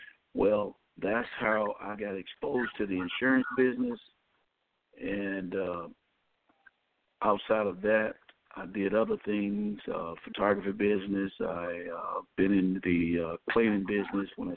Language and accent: English; Montgomery, Alabama, United States; I'm from Montgomery, Alabama.